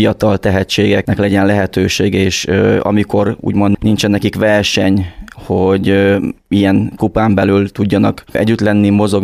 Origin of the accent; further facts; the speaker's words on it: Transylvania, Romania; Erdélyből származom, egy nagyon kis faluból, valójában egy közel 1000 fős faluból származom. Nagyszüleim neveltek